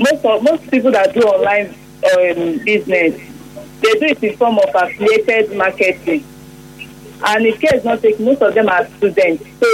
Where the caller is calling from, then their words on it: Owerri, Imo, Nigeria; I'm calling from Owerri.